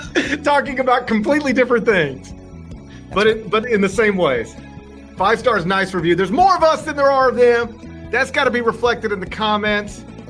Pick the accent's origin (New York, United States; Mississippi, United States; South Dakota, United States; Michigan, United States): Mississippi, United States; I grew up in Mississippi. Me and Terry Teagle, more or less from the same place.